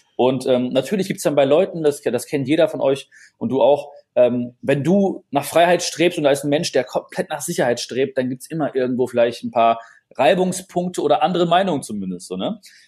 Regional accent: North Rhine-Westphalia, Germany; Du siehst, ich komme nicht von hier, ne? Ich komme aus dem Ruhrpott.

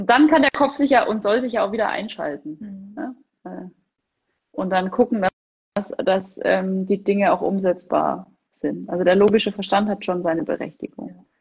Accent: Rothenburg, Bavaria, Germany; Weil ich bin ja in Rothenburg geboren und lebe hier ja schon immer.

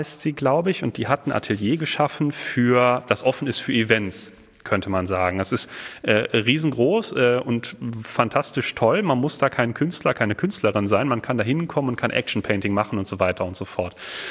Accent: Bielefeld, North Rhine-Westphalia, Germany; Ja, ich komme nämlich auch aus Bielefeld tatsächlich.

